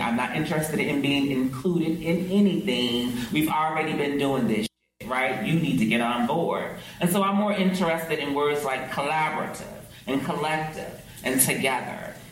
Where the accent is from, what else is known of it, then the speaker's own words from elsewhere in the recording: Detroit, Michigan, United States; like I grew up in Detroit, and if you ever saw that movie 8 Mile, it's real. It's real. That's exactly how people were living and continue to live in that city where I'm from.